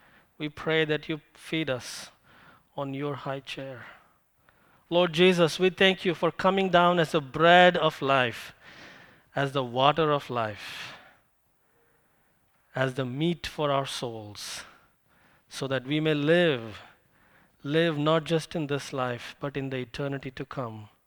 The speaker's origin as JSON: {"language": "English", "country": "India", "lives_now": "Issaquah, United States", "said": "I'm from India."}